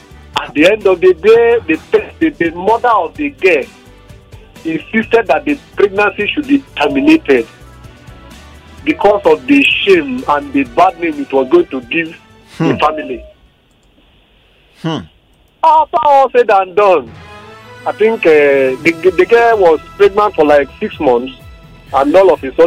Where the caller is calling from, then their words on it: Ikoyi, Lagos, Nigeria; I'm calling from Parkview, Ikoyi.